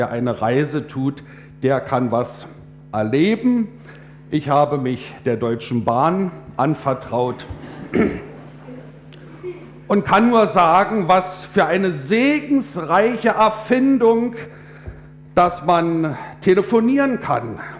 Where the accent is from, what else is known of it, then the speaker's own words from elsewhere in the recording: Brandenburg, Germany; Ich soll herzliche Grüße ausrichten aus meiner Heimatgemeinde in der Uckermark. Also da sind einige Uckermärker auch heute in Gedanken